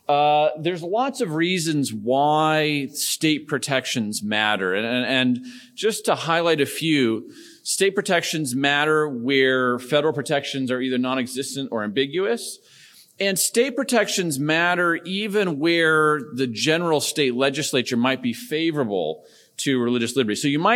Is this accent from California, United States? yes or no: no; Colorado, United States; I'm from Colorado. Okay. You can see Colorado's kind of middle of the pack there. This light green 34 last year. I grew up in Colorado sort of in the 90s and the early 2000s.